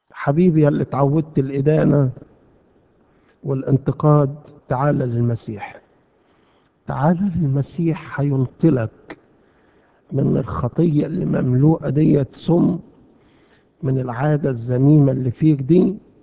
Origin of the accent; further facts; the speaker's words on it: Egypt; عندنا في مصر، مش عندكم هنا